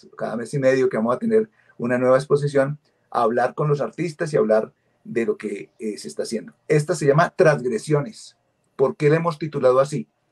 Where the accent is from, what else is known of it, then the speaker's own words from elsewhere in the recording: Colombia; como colombianos también